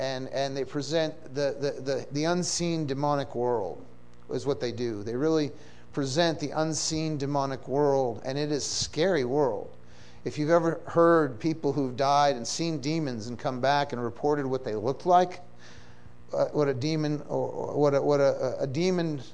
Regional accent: Falmouth, Massachusetts, United States; I grew up in Falmouth too. Surf Drive.

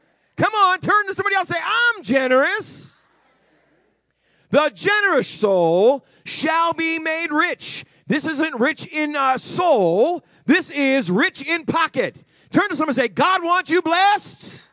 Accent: New England, United States; I'm from New England, and they're stoic up in the North Country.

